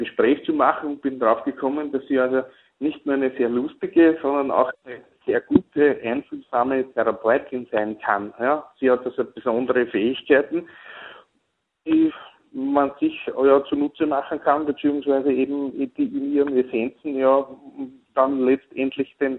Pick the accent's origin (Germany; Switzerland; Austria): Austria; Lower Austria; born there; Ich bin gebürtiger Niederösterreicher, habe dann in Innsbruck mein Studium gemacht